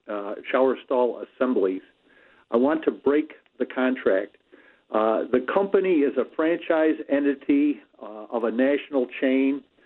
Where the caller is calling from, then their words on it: New York, United States; I'm calling you from New York State.